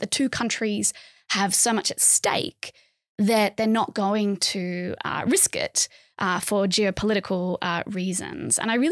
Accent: Australia; as a Australian growing up mostly in the post-Cold War era, I was interested in the relationship between the two biggest powers in the region that I was living in, right?

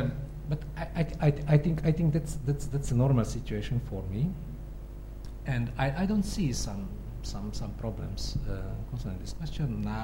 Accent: Slovakia; first language Hungarian; English is a second language; Culturally, linguistically, I am a member of the Hungarian-speaking community of Slovakia. My first language is the Hungarian language.

